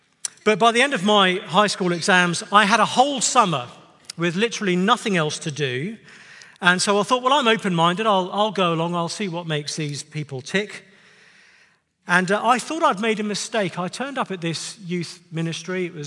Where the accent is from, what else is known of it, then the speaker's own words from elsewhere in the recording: United Kingdom; Apologies for my strange way of speaking. I am from the United Kingdom. I know I sound like I should have a job on the Death Star.